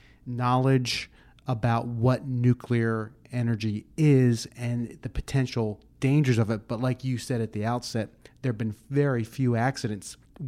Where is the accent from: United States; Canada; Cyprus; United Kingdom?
United States; New Jersey; Guys, I grew up very close to Three Mile Island. I grew up in South Jersey, about 3 hours away from where that happened.